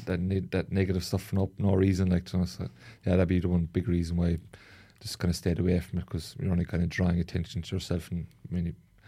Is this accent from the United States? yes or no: no; Kanturk, Munster, Ireland; oh, I'm from Cantork, we're a junior club, so I'm not from the city or not with one of these bigger clubs that have a reputation.